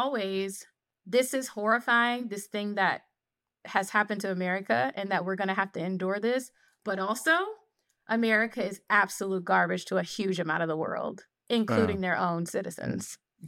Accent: Washington, District of Columbia, United States; I'm from Washington, D.C.

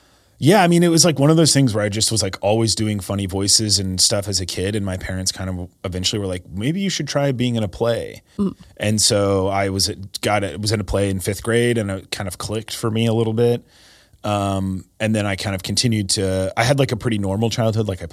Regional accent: Tulsa, Oklahoma, United States; I'm from Tulsa. Yeah.

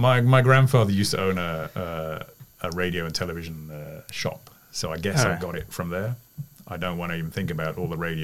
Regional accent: United Kingdom; But being a British person, of course, I like a good curry.

